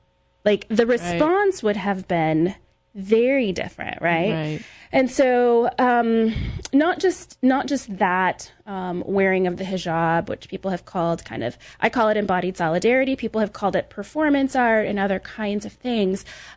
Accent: Oklahoma, United States; I grew up in Oklahoma, which is the buckle of the Bible Belt.

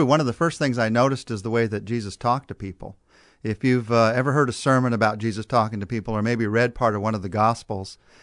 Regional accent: California, United States; I am from California. I grew up in California.

